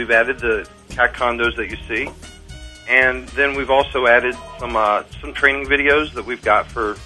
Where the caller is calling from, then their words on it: Cincinnati, Ohio, United States; Cincinnati, Ohio.